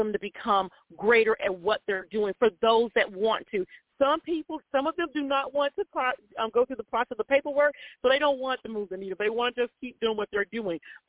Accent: West Palm Beach, Florida, United States; born there; Well, I was born here. I was born in West Palm Beach, Florida, right at Good Samaritan Hospital.

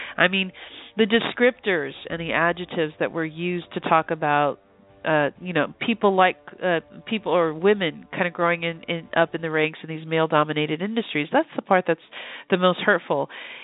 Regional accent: California, United States; especially growing up in the Bay Area

